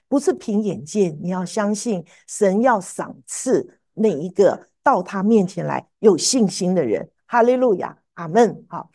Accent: Taiwan; now in United States; 你知道我这种从台湾来的那种老古董哈，我一听到舞会，你知道我年轻的时候在台湾参加舞会都是坏小孩参加的嘛

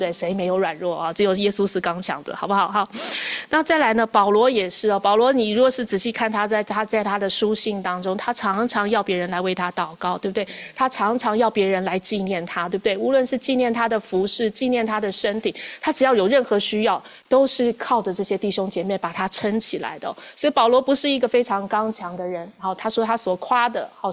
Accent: Taiwan; 网络上的我也是台湾人，我是台湾人，我在说我自己。

